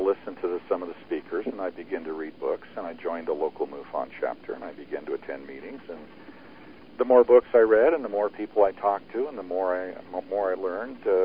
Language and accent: English; Wyoming, United States; born there; It was middle America. I was born in Wyoming.